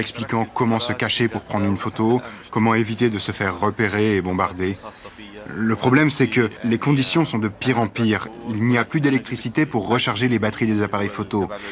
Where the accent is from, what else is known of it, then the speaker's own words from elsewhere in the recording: Gaza, Gaza Strip, Palestine; je suis photojournaliste de Gaza.